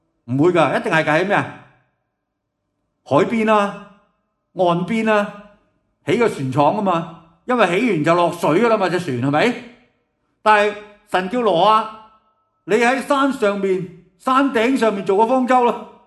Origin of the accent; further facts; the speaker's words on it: Hong Kong; 或者有人我哋香港人就会讲，我哋好似只蚁咁嘅啫。